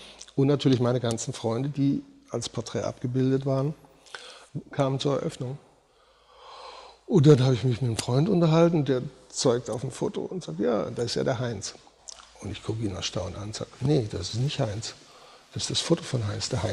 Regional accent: Baden-Württemberg, Germany; Also ich bin ja im Schwarzwald groß geworden, in einer Kleinstadt.

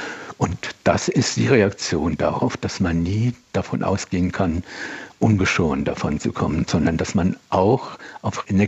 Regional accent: Heidelberg, Baden-Württemberg, Germany; now in Berlin, Germany; Also das war in meiner Jugend in der Nähe von Heidelberg immer noch nach wie vor der Fall.

